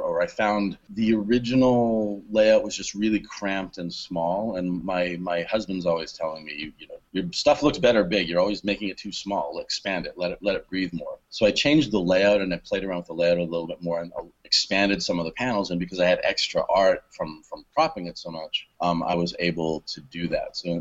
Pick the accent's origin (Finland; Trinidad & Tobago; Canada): Canada; now in Long Beach, United States; I am Canadian, okay. But I haven't lived there since 2001.